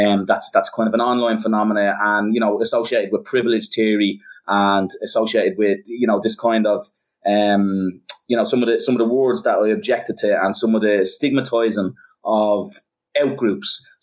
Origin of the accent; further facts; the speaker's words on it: Dublin, Leinster, Ireland; I grew up in Dublin 7, mm-hmm.